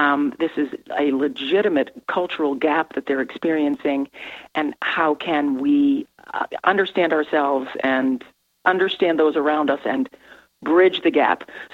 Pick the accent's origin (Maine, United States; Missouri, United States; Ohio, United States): Maine, United States; I was probably 8 or 9, growing up on the East Coast of Maine.